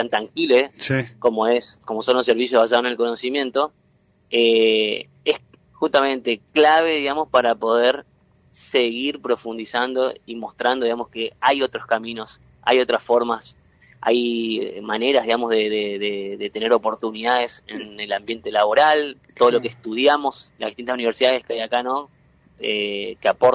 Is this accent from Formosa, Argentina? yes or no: yes; Formosa, Argentina; now in Entre Ríos, Argentina; como es mi caso, que soy de Formosa, y bueno, Entre Ríos me acogió ya desde el 2011